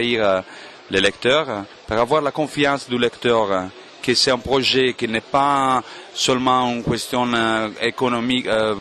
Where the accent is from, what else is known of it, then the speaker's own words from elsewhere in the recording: Italy; French is a second language; car je suis italien, comme vous entendez